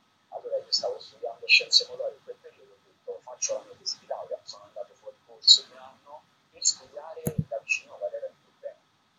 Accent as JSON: {"language": "Italian", "town": "Rome", "region": "Lazio", "country": "Italy", "tie": "born there", "said": "Io sono nato a Roma, nel quartiere Appiolatino, a due passi dalla casa di Totti"}